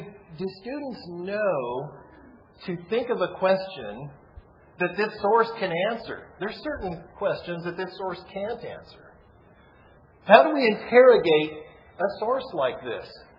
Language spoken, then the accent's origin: English; Pacific Northwest, United States; I'm from the Pacific Northwest, and I always gravitate to sources from.